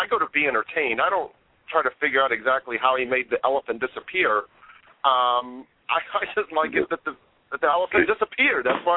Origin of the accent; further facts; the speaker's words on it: Ohio, United States; And I grew up in Ohio as a Steeler fan back in the 70s.